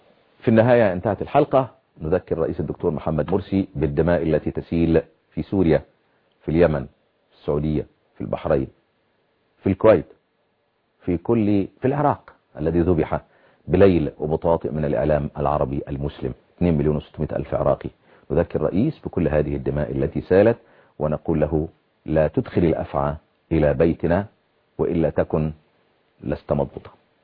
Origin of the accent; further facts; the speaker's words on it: Egypt; احنا كده كمصريين.